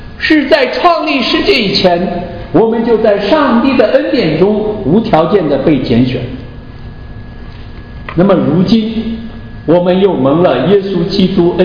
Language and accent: Chinese; Qinghai, China; moved away as an adult; also born or lived in Northeast China / Japan; 我从小生活在这个偏远的青海啊，那是中国最落后的省份啊，我不会想到说，哎，我跑到东北去读大学